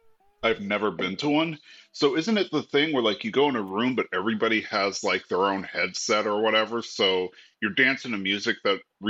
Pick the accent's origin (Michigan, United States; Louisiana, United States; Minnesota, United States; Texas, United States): Texas, United States; San Antonio; I grew up in San Antonio, and like half of all the stations in San Antonio are Tejano music.